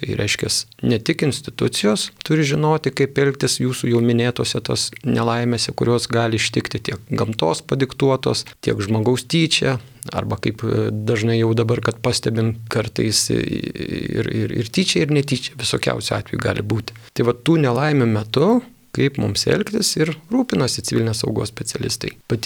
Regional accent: Vilnius County, Lithuania; pats esu iš Vilniaus regiono, darbuojuosi Vilniuje

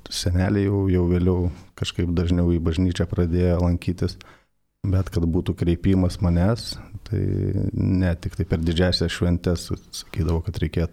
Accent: Rokiškis, Panevėžys County, Lithuania; now in Vilnius, Lithuania; kaip Veronika ir sakė, verslininkas, gyvenu Vilniuje, auginu du sūnus, gyvenu su žmona, esu kilęs iš Rokiškio.

